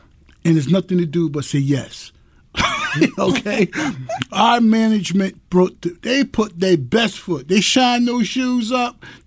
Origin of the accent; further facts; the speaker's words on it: New Haven, Connecticut, United States; I'm from New Haven, born and raised in New Haven.